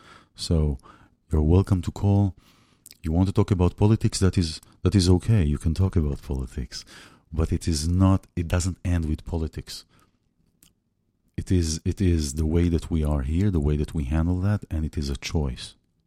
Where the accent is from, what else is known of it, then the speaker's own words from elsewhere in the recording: Israel; I remember growing up in Israel.